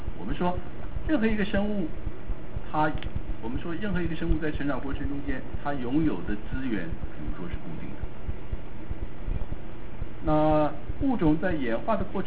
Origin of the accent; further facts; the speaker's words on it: China; 我说哎，我们中国人其实很早就知道这个道理。